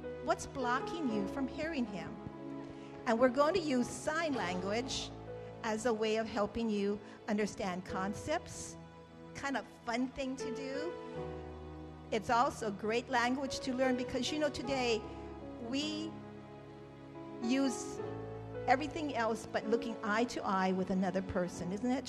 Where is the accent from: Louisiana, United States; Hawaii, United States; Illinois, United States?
Hawaii, United States; I grew up in Hawaii, so we had inner tubes all over the place.